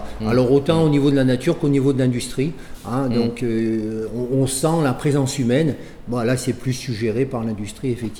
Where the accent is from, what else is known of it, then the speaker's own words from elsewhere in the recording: Dunkirk, Hauts-de-France, France; moved away; moi je suis originaire de Dunkerque, même si ça fait 40 ans que je vis en Rhône-Alpes.